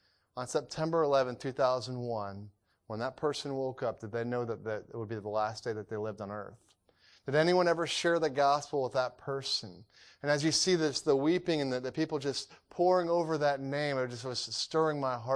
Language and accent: English; Atlanta, Georgia, United States; I grew up in Atlanta, Georgia. I didn't know much about the city. My parents were born and raised in New York, but they moved down south, and so that's where I was raised.